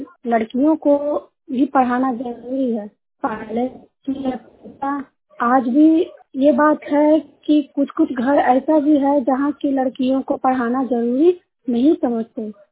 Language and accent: Hindi; Bihar, India; मैं नालंदा जिला के हिलसा प्रखंड के निवासी हूँ।